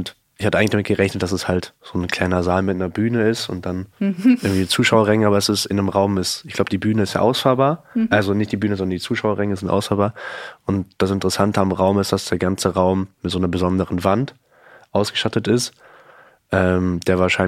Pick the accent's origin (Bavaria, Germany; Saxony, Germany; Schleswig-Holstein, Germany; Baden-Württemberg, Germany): Bavaria, Germany; Munich; Und ich komme aus München